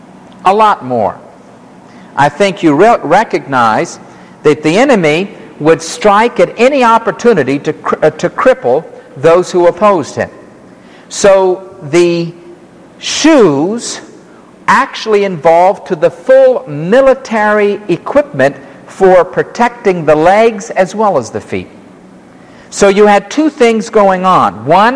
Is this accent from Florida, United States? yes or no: yes; Florida, United States; when I was a child growing up in Florida, walking on those hot tar roads and with the sand spurs and running in the sand, I think I hardly ever had shoes on